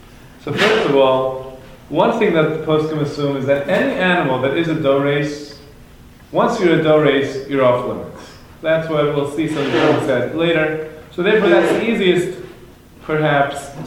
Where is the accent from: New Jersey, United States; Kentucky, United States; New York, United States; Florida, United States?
New York, United States; New York City; I grew up in Flatbush, we had gray squirrels.